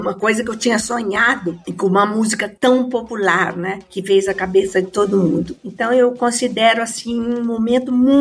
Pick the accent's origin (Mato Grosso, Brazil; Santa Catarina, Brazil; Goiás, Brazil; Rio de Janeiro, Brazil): Mato Grosso, Brazil; gente do interior, eu vim de Mato Grosso